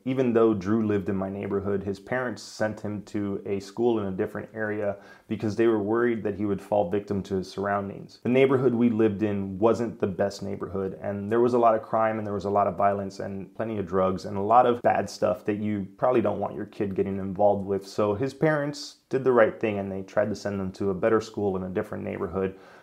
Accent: Miami, Florida, United States; I'm Cuban. I grew up in Miami. Most of the kids I went to school with were either Spanish or Black

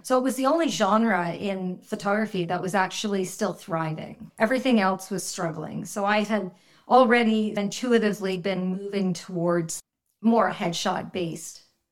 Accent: Nova Scotia, Canada; I was born and raised in Nova Scotia.

